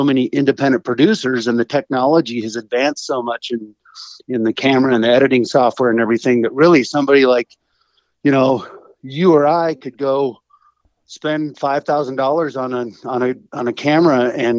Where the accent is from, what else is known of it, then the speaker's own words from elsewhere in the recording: Oregon, United States; now in Montana, United States; I'm a lifelong hunter. I grew up in Oregon. My dad was an avid hunter. We hunted elk every year.